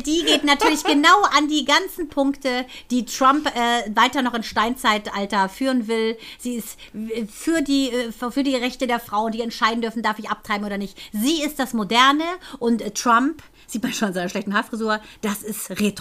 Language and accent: German; Kassel, Hesse, Germany; es ist ja so nah auch an Kassel, da wo ich wo ich aufgewachsen bin.